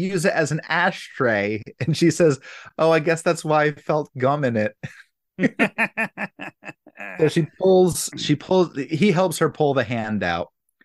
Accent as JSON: {"language": "English", "town": "Philadelphia", "region": "Pennsylvania", "country": "United States", "tie": "born or raised there", "said": "If I had a nickel for every time one of my family members died when I was growing up in Philadelphia"}